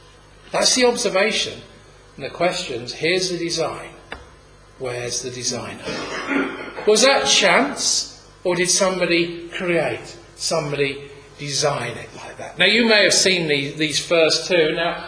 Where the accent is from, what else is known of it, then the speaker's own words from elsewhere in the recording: East of England, United Kingdom; I grew up in East Anglia, and there's a lot of the washers out in East Anglia